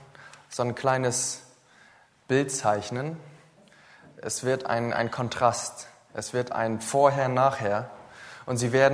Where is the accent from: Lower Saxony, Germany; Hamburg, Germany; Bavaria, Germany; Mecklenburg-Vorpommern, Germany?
Mecklenburg-Vorpommern, Germany; Ich bin Mecklenburger. Und ich bin's gern. Ich bin in einer atheistischen Familie aufgewachsen.